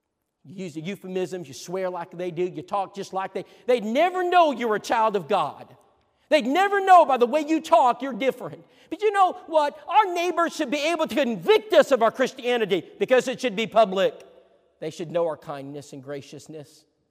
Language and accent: English; Texas, United States; I grew up in Texas. I'm a Dallas Cowboy fan.